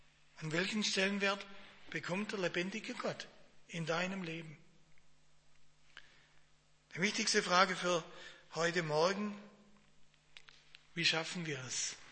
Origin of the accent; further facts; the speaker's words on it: Baden-Württemberg, Germany; now in Westerwald, Germany; Also ich bin ja, komme aus dem Schwarzwald und bin ein Schwabe.